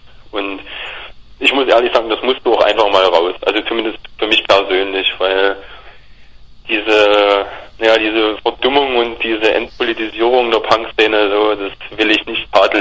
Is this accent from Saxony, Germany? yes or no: yes; Leipzig, Saxony, Germany; Also, ich komme aus Leipzig